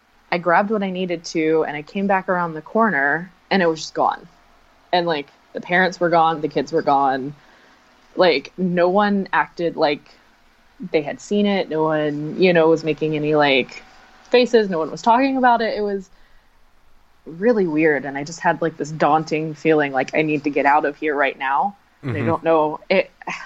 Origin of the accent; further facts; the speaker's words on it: Florida, United States; Anyways, I'm from Florida, and I was running up to the store